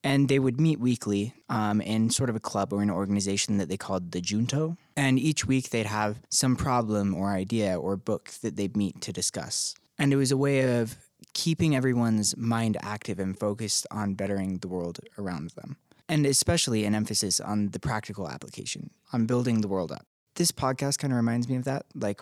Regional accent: United States; I mean, I'm American, so naturally I've been like

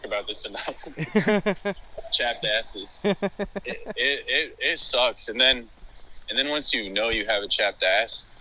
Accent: Iowa, United States; I'm from Iowa.

